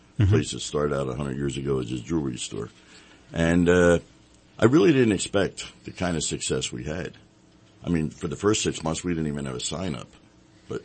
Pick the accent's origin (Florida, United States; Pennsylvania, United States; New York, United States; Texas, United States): Pennsylvania, United States; Philadelphia; now in Reading, United States; No, I'm from Philadelphia originally.